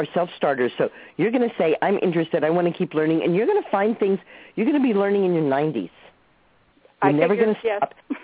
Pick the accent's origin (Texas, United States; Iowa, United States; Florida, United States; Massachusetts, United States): Texas, United States; Dallas; also born or lived in Los Angeles / Manhattan; No, I was born on the shores of Lake Erie. I grew up in Dallas, Texas. I went to college at UCLA, moved to Manhattan, and have been living at my farm here, Laughing Rock Farm, since 1978.